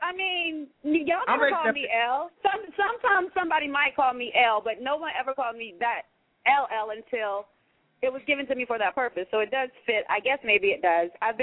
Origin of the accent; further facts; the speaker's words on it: Michigan, United States; but everybody in the hood when I was growing up in Michigan called my daddy Superman.